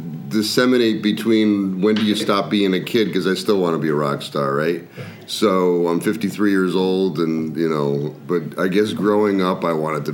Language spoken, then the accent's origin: English; Wallingford, United States; also born or lived in Queens, New York; Well, I was born in Queens, New York, and my family was from here. My father was in law school. And we moved here when I was about 3 years old. So basically, I grew up in Wallingford.